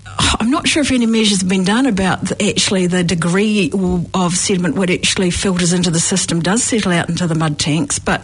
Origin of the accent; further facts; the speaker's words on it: Canterbury, New Zealand; now in Dunedin, New Zealand; So I've lived in Dunedin now 25 years. I came from Canterbury. I grew up near the Ashburton River